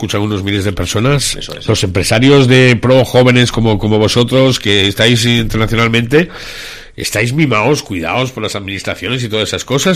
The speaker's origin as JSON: {"language": "Spanish", "town": "Tudela", "region": "Navarre", "country": "Spain", "said": "a sentirnos orgullosos también como tudelanos y como navarros"}